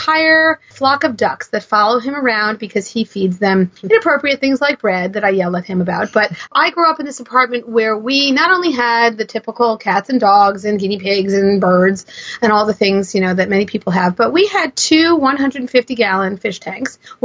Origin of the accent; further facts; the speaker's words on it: New York City, New York, United States; And I grew up in New York City, so people in New York City are a little strange about pet rats.